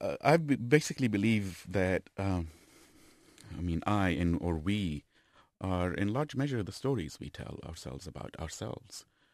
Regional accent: Lebanon; now in United States; When I was, for me, the idea of when I was in growing up in Lebanon, I wanted to be an American more than anything. And then when I came over here, I look back at Lebanon and I consider that that's more where I belong.

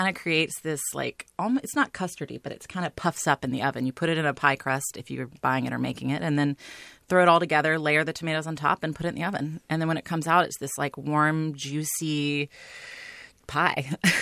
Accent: Tennessee, United States; And, you know, disclosure, I'm from Tennessee. That's where I grew up.

